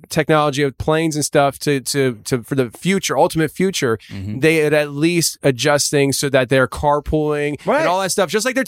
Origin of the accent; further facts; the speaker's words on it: United States; I'm like, I'm American.